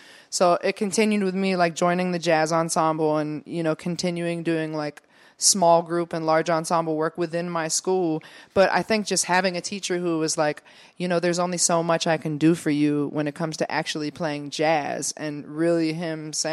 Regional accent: Upper St. Clair Township, Pennsylvania, United States; I come from Upper St. Clair Township, and I have to give a lot of credit to how the arts and music program was back when I was a student there.

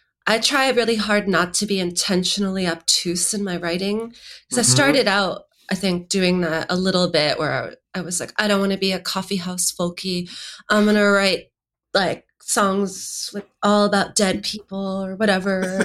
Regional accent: Boston, Massachusetts, United States; I, growing up in Boston, had no exposure to country music.

